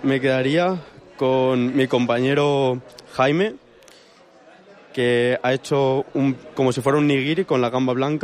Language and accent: Spanish; Alcoy, Valencian Community, Spain; Y provengo de Alcoy y por motivos pues he terminado aquí.